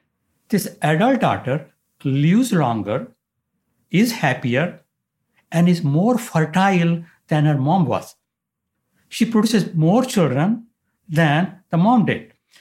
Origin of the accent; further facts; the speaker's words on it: India; And then it suddenly struck me that what I grew up with in India was that older people are wiser.